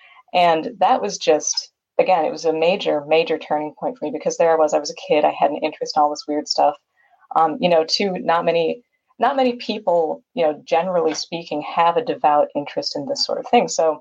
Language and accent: English; Wisconsin, United States; I blame part of this on my home state of Wisconsin, which of course is kind of known for being just a very weird state.